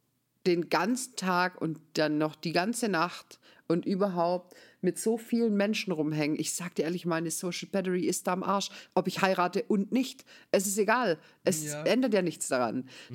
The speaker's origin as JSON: {"language": "German", "region": "Baden-Württemberg", "country": "Germany", "said": "Aber ich bin halt auch Schwabe"}